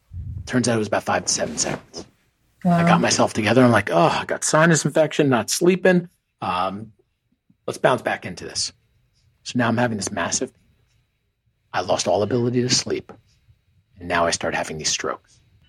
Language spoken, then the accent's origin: English; Parsippany, New Jersey, United States; I'm giving a speech in my hometown of Parsippany, New Jersey. I know everybody in the room.